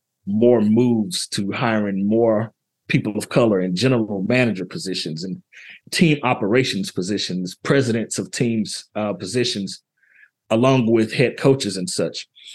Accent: Arkansas, United States; to go to my home state of Arkansas and talk to people there

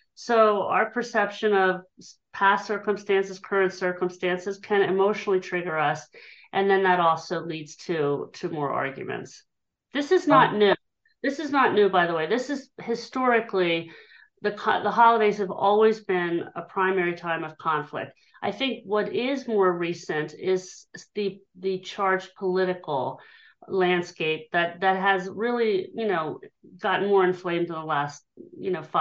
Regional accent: Hershey, Pennsylvania, United States; Well, I'm speaking from the Philadelphia area in Pennsylvania, and I am originally from Hershey, Pennsylvania. So I just headed a little more east to land, but so I've always lived in PA.

